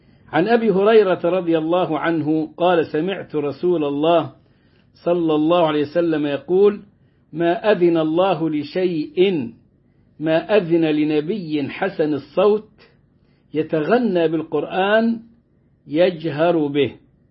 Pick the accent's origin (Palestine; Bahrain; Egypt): Egypt; قلت له لا أنا من مصر